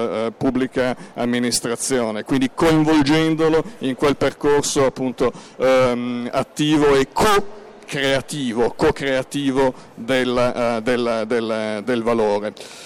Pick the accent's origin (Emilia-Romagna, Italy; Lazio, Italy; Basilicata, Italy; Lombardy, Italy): Lombardy, Italy; Milan; mi scuso, io sono milanese, quindi la pronuncerò ovviamente in modo milanese